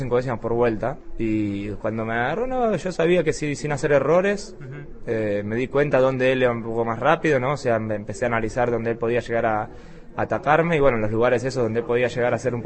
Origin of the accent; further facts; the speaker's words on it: Argentina; soy el único argentino hoy en día en categorías previas a la Fórmula 1.